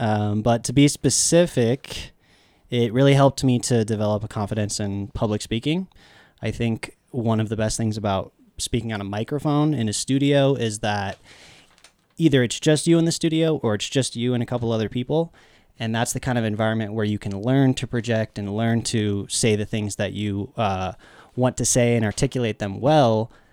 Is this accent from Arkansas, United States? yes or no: no; Meeker, Colorado, United States; I grew up in Meeker, which is like 2 hours from here, about northwestern Colorado.